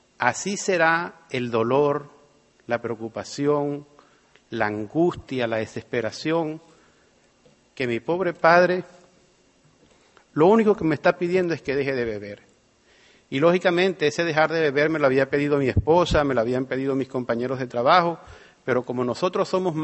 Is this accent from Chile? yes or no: no; Venezuela; now in Miami, United States; Yo me fui de Venezuela a Estados Unidos hace cuatro años y vivo en Miami